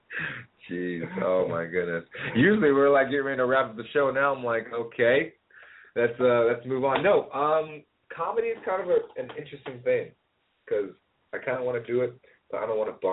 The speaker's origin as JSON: {"language": "English", "region": "Ohio", "country": "United States", "said": "Trust us, we're from Ohio."}